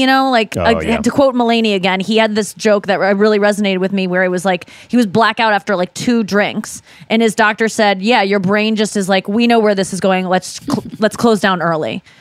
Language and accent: English; St. Louis, Missouri, United States; I'm from St. Louis. Yeah, yeah. Grew up here since I was 6.